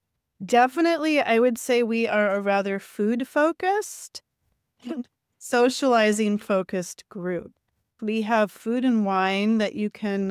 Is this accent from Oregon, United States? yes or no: no; Minnesota, United States; I am from Minnesota.